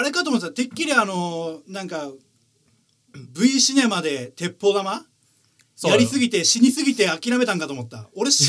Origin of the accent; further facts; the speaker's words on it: Yuki, Ibaraki, Japan; 茨城県の有機市というところ出身でしてね